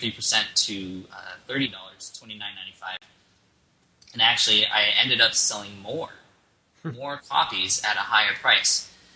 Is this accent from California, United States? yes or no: yes; California, United States; I'm from California, so I say like a lot.